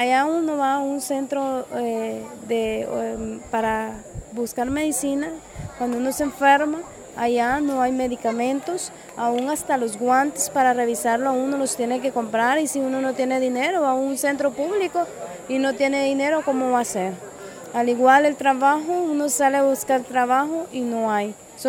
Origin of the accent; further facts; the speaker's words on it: Honduras; Vengo de Honduras.